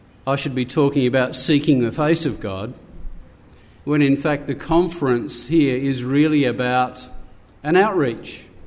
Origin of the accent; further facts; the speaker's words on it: South Australia, Australia; from South Australia. I go to the South Adelaide meeting over there.